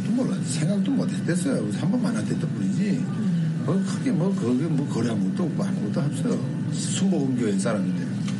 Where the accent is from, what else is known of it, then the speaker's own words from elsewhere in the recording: North Korea; 내 고향의 이름을 따서 그래서 우리 탈북자들이나 우리 북경 와서 내가 들려와가지고 우리 회사 와가지고